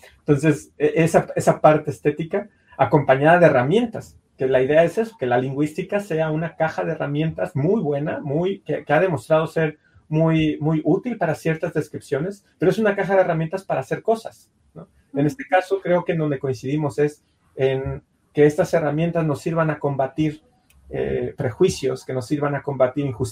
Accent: Mexico; el diccionario del español de México, como mexicano, ¿no? En mi caso.

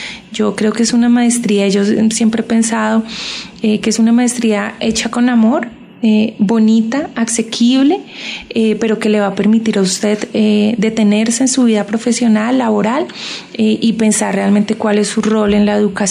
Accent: Colombia; como profes colombianos.

